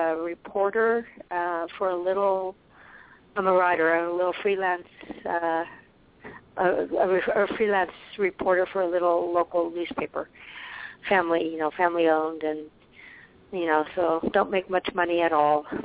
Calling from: Arizona, United States; calling from Arizona, and I thoroughly enjoyed the astro session there.

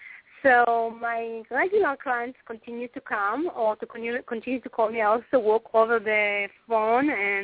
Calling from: California, United States; Yeah, I'm calling from California.

